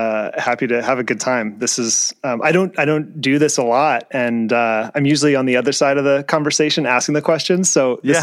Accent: Nevada, United States; I grew up in Nevada, so I worked for a senator there, conservative Republican senator.

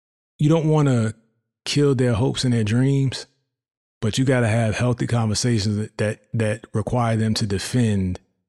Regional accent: Hampton, Virginia, United States; I'm from, for those that don't know, I'm from Hampton, Virginia. Home of some legends, the whole 757 area

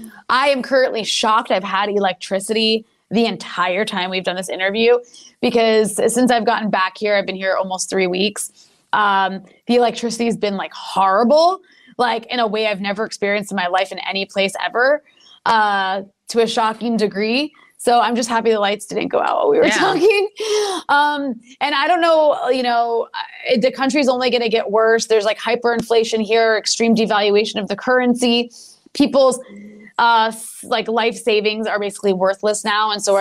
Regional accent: United States; And as an American, it's funny. Lebanon's one of the only places I can actually travel.

